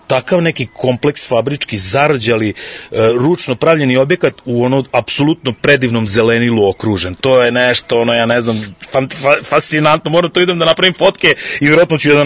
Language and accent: Serbian; Novi Sad, Vojvodina, Serbia; ja sam iz Novog Sada, a svi koji znaju šta je to, mi smo ono na verovatno nultoj nadmorskoj visini i kod nas je zrak kao na močvari.